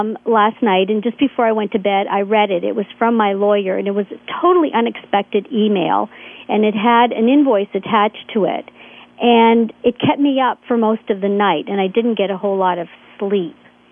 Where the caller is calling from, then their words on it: Toronto, Ontario, Canada; I'm calling from Toronto.